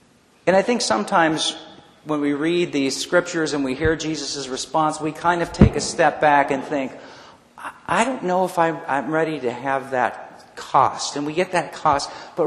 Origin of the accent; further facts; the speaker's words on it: Cleveland, Ohio, United States; I grew up in a city. I grew up outside of Cleveland